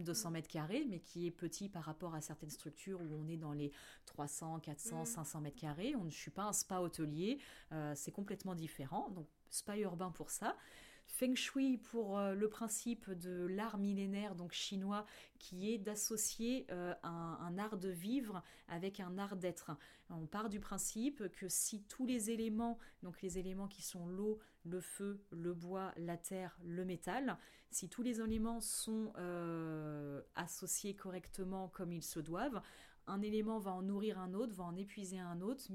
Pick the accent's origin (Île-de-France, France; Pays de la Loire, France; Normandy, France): Normandy, France; now in Évreux, France; j'ai grandi à Amélie, à côté de Passy-sur-Eure